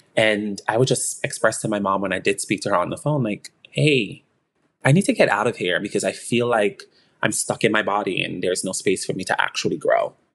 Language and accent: English; St. Vincent & Grenadines; But I'm from the Caribbean. I'm from St. Vincent, very small island of 100,000 plus people. You can literally walk the island within 2 hours, the whole entire island.